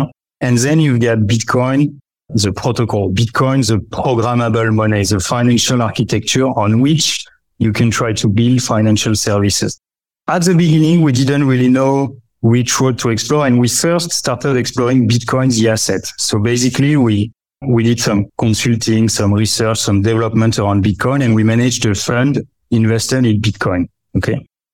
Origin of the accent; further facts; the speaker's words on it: France; English is a second language; also born or lived in Hong Kong; when I was living in Hong Kong, I'm from France. I'm French. Maybe you noticed by the accent.